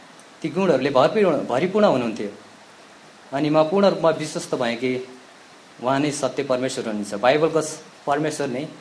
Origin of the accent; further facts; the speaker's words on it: Bagmati, Nepal; also born or lived in India; अनि मेरो जन्म चाहिँ इन्डियामा भएको तर छोटो समयमै म नेपालमा आएँ सानो उमेरमै अनि चितवन जिल्लामा हाम्रो बसाइसराय भयो अनि म त्यहीँ हुर्केँ